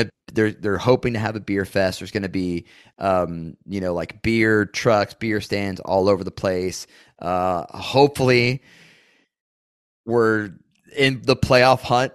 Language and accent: English; New Jersey, United States; moved away; I'm from New Jersey. I'm from a pro sports town. And then I moved down here